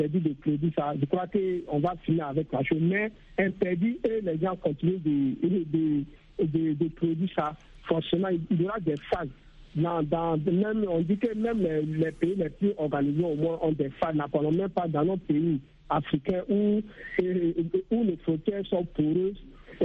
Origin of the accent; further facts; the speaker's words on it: Ouagadougou, Centre, Burkina Faso; chez nous, à Ouagadougou